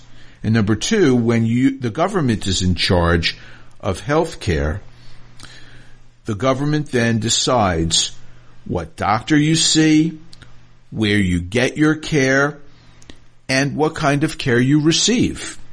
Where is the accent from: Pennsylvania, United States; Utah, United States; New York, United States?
New York, United States; New York City; I remember growing up in New York in the 60s and the 70s, and it was a very dangerous place.